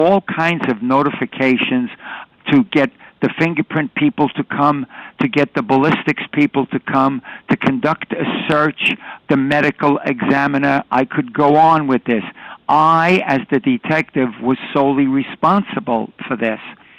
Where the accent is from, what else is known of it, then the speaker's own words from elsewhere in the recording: New York City, New York, United States; I was born and raised in New York City. Along with a lot of other fellows, I fudged my age and went into the service at 16.